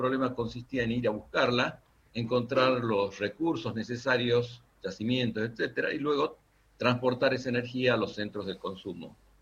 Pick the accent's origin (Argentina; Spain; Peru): Argentina; Salta; moved away; Yo soy oriundo de Salta, pero me vine de aquella ciudad, salí de Salta hace más de 50 años. Así que ahora tengo una mezcla de acentos probablemente originales mezclados con varios adicionales que se fueron agregando.